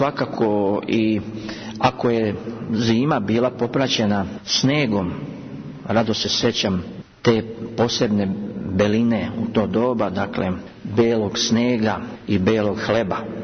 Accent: Tenja, Osijek-Baranja County, Croatia; ja sam rođen u Osijeku 69. godine. Odrastao sam u tom jednom pitomom selu, jednom velikom selu Tenja, i uzrastao sam u povorti crkve Svetoga Nikole

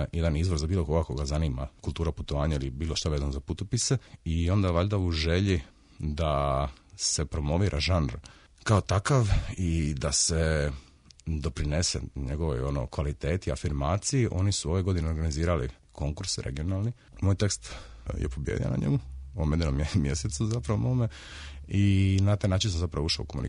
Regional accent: Split, Split-Dalmatia County, Croatia; Jedan od gradova treba biti Split. Moj rodni grad

